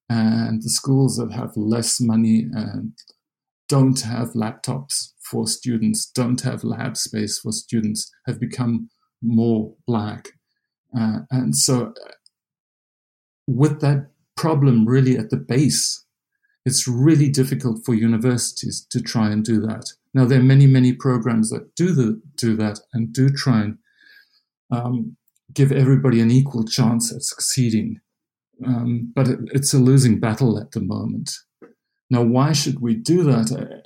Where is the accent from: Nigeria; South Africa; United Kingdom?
South Africa; now in United States; I come from South Africa, and I've always been in South Africa exposed to discrimination